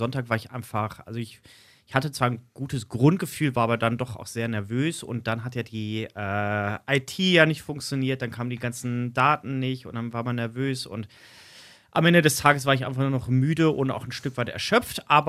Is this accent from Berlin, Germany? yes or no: no; Essen, North Rhine-Westphalia, Germany; now in Greven, Germany; dass ich gebürtig ja nicht aus Greven komme, sondern ich bin ja in Essen im Ruhrgebiet aufgewachsen.